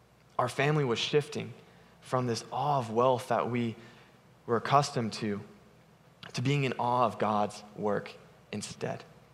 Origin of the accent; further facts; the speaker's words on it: California, United States; I grew up in the Bay Area, and it was a very self-sufficient, driven city and culture.